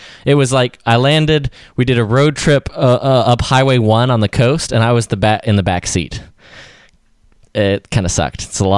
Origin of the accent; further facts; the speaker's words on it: Atlanta, Georgia, United States; I'm actually back in my hometown of Atlanta, Georgia, as we record